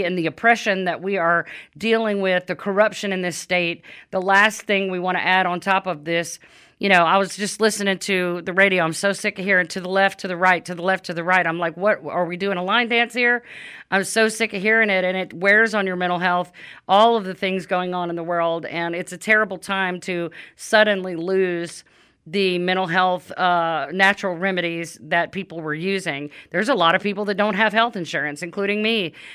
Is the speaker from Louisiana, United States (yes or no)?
yes; Louisiana, United States; … is the founder of Holistic Wellness Consulting in Louisiana, my home state.